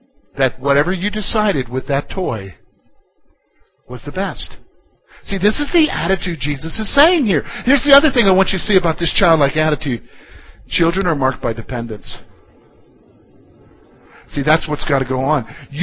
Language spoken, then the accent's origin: English; the South, United States; I came from the South. I'm not prejudiced at all.